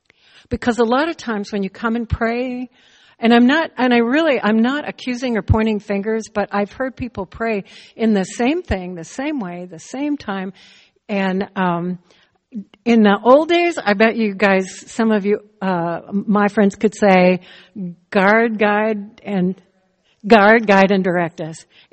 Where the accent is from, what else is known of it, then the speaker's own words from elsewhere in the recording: Midwest, United States; also born or lived in Minnesota; I grew up in the Midwest, and when my dad would go up yonder, that meant he went up to the warehouse up the street. When I lived in Minnesota, you go up north.